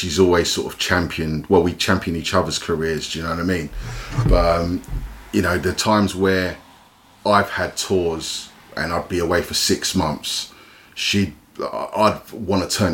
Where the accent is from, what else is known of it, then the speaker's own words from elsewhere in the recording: London, United Kingdom; I'm from East London. I love East London.